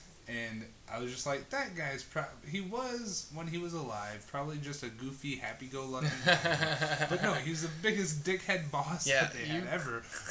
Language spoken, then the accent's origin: English; Iowa, United States; Folks, we're from Iowa. We're pretty used to no one being from Iowa.